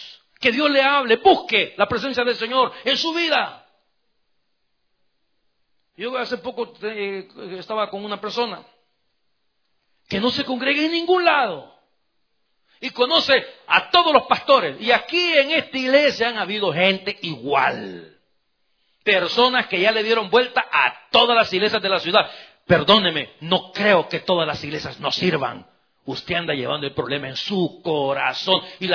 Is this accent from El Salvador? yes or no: yes; El Salvador; hace poco estuve en mi país, en El Salvador.